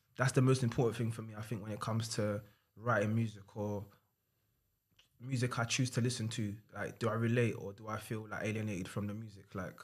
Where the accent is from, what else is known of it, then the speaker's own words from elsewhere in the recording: United Kingdom; Obviously I'm Nigerian as well, obviously, but I'm British Nigerian.